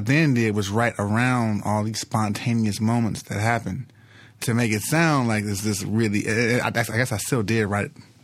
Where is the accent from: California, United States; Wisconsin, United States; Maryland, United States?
California, United States; Los Angeles; South Central LA, South Central Los Angeles. I grew up in the first 8 years of my life on 74th and Figueroa.